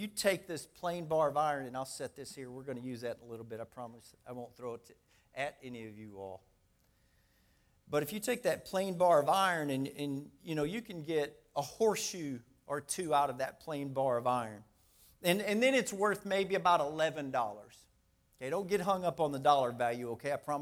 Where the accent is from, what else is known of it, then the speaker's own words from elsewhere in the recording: Midwest, United States; I'm from the Midwest, so I can't wait to get home.